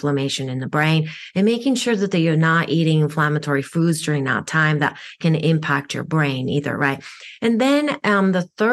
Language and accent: English; Japan; first language Japanese; English is a second language; moved away; I'm an East meets West meet person. You know, I grew up in Japan. I only spoke Japanese growing up, so I didn't speak English till I came here.